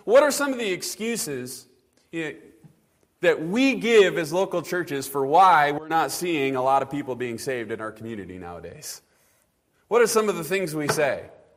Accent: Midwest, United States; and I'm a Midwesterner, so that helped me.

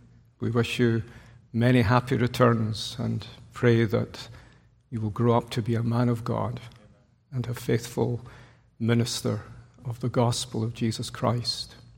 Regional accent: Glasgow, Scotland, United Kingdom; accent: Glasgow; asked his mother if I was from China, which I thought was a little harsh on my semi-mellifluous, educated Glasgow accent.

